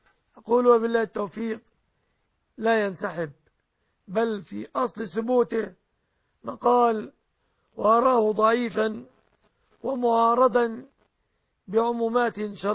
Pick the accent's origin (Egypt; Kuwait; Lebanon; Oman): Egypt; أن يحفظ بلادنا مصر